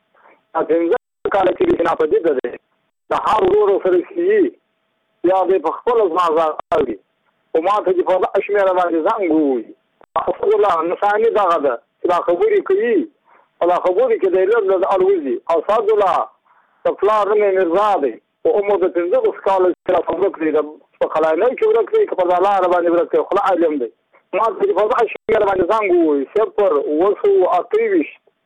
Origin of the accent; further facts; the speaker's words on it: Badghis, Afghanistan; زه په خپل د بادغیس ولایت یم د مقر د ولسوالۍ یم